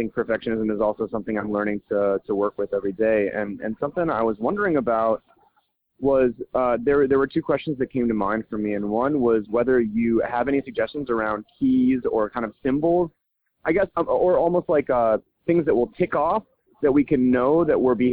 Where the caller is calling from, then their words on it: Salisbury, Maryland, United States; I'm calling from Salisbury, Maryland. I'm working right now over here.